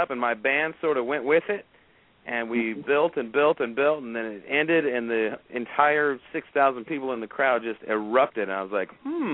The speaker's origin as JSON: {"language": "English", "town": "Decatur", "region": "Illinois", "country": "United States", "tie": "born or raised there", "said": "I visit my hometown of Decatur. I go back to Chicago to the pizza joint I ate at."}